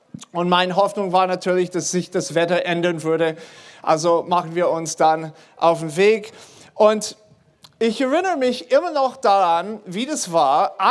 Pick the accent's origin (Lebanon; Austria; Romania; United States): United States; German is a second language; now in Germany; ich komme nicht ursprünglich aus Deutschland, ich bin ursprünglich aus den Staaten. … bin für die Bibelschule am Bodenseehof verantwortlich, bin seit 20 Jahren in Deutschland